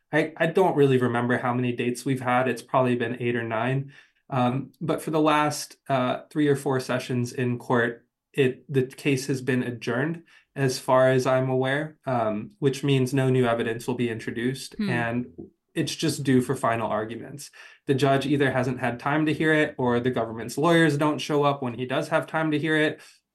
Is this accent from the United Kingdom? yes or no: no; United States; I have immense privilege as an American citizen, being able to return to my home country